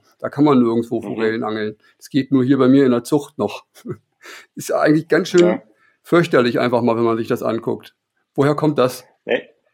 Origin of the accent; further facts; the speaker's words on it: Harz, Germany; Ich komme ursprünglich aus der Harzregion.